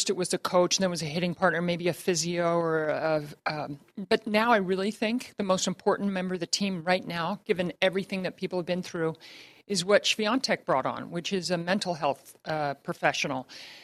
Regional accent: Baltimore, Maryland, United States; he was playing that tournament near my hometown of Baltimore in Washington

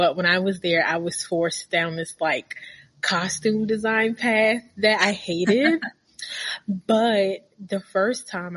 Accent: Baltimore, Maryland, United States; I'm from Baltimore, and I went to a really bad high school.

